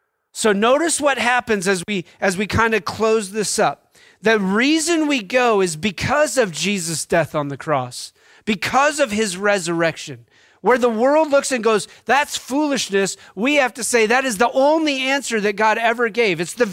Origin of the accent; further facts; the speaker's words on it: Wyoming, United States; I grew up in Wyoming. So number one, I'm used to smaller churches.